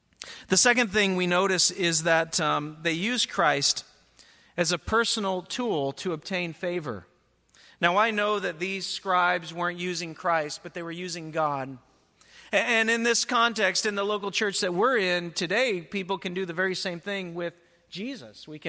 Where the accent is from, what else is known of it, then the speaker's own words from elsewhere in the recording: North Carolina, United States; They were people like growing up in North Carolina, we had a guy who had a television program